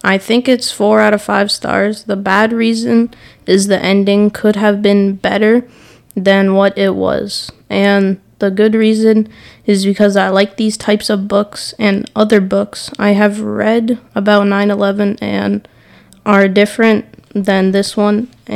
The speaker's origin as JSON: {"language": "English", "country": "Canada", "said": "I'm from Canada."}